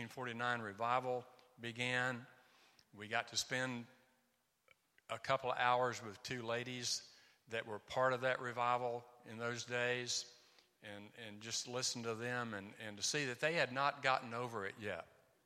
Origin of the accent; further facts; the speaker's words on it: Tennessee, United States; now in Mozambique; We are from Tennessee in the United States of America originally. But we live in Mozambique most of the time.